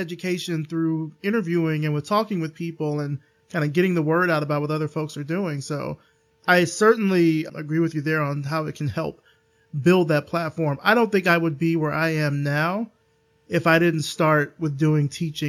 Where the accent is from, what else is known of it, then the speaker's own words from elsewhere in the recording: Alabama, United States; I'm from Alabama, but, you know.